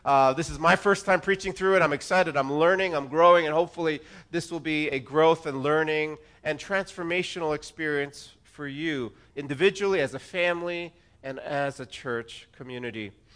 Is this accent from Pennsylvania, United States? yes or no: no; New Jersey, United States; also born or lived in Virginia; I grew up in New Jersey. I've lived in Virginia the last 22 years prior to coming to Restoration.